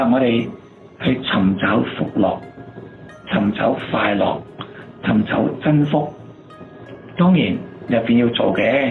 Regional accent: China; 咁我哋中國人成日有一句話噶啦

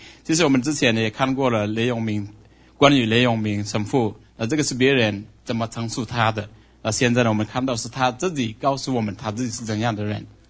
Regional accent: China; 我是中国人，我在天上也是中国人。

